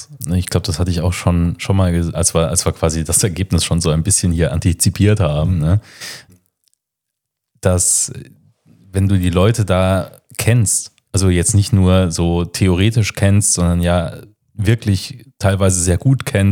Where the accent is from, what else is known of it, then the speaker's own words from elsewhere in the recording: Kaiserslautern, Rhineland-Palatinate, Germany; also ich bin ja in Kaiserslautern geboren und da in der Nähe auch aufgewachsen, bis ich dann zum Studium nach Trier gezogen bin.